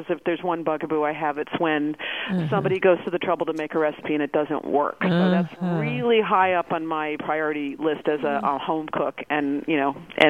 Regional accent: New York, United States; But then I discovered, being a New Yorker, that as they grew up, they really were taken by the allure of the streets

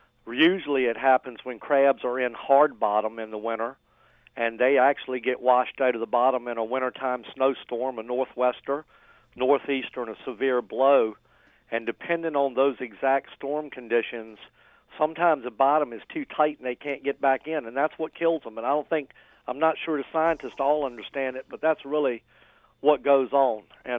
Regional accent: Gwynn's Island, Virginia, United States; And I grew up on Gwynn's Island in Chesapeake Bay.

